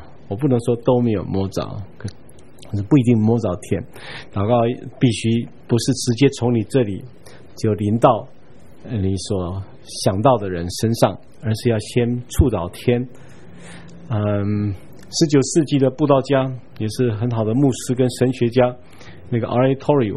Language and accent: Chinese; Taiwan; 可是就是我们台湾人也说要有这些地理